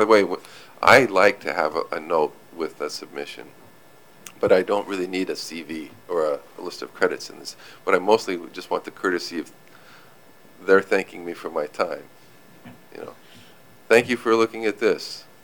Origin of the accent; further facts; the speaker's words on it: Washington, United States; The dumb luck of my young publishing life was that I grew up in Washington State.